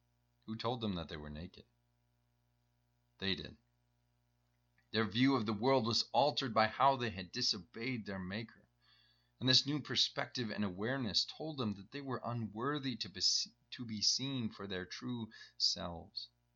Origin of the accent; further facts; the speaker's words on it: Iowa, United States; most of the people in these two countries look very different than my neighbors did growing up in Iowa. I come from one of the whitest states in America